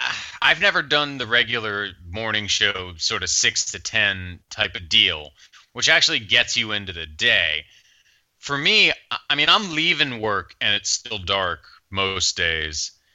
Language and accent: English; Evanston, Illinois, United States; also born or lived in Boston area; Well, technically, I was born in the Boston area, raised in Chicagoland, Evanston, which is home of the Fighting Northwestern Wildcats and the first suburb to the north of Chicago.